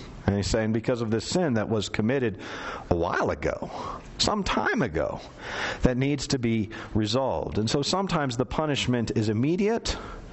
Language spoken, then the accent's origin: English; United States; because I'm an American citizen.